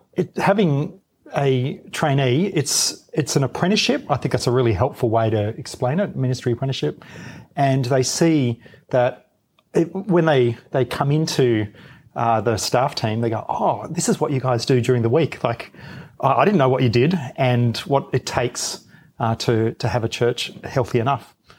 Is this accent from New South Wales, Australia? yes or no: yes; Engadine, New South Wales, Australia; We come from the Shire, so I'm from Engadine